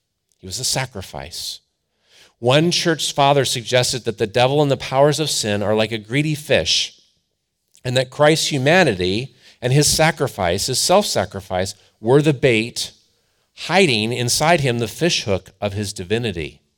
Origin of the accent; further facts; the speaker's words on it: Cleveland, Ohio, United States; But I grew up in Cleveland. There's only so many losing seasons you can handle when you grow up in Cleveland.